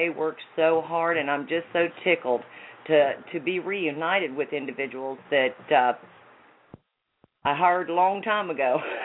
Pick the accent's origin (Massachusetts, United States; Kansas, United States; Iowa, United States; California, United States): Iowa, United States; Atlantic; I was raised in Atlantic, Iowa.